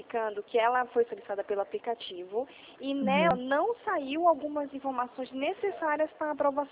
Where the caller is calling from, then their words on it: Atibaia, São Paulo, Brazil; eu tô ligando aqui de Atibaia, interior de São Paulo.